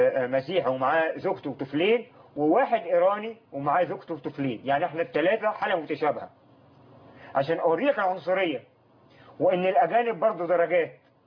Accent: Egypt; now in England; يوم ما كنا في الثمانينات في إنجلترا، نسبة عدد المسلمين في إنجلترا تعادل نسبة الأقباط عندنا في مصر

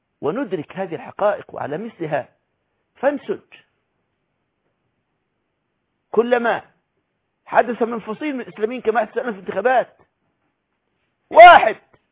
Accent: Egypt; كان عندنا في مصر محاكم شرعية من أيام الخلافة استمرت حتى الستينيات

